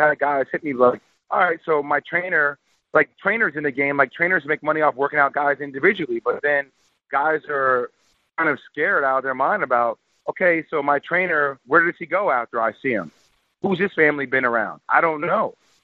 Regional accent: New Jersey, United States; And I'm from Jersey, guys.

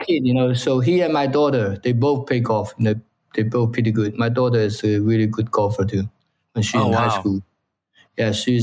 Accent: Hong Kong; now in United States; You know, I'm from Hong Kong. There's no snow. You know, I come to America.

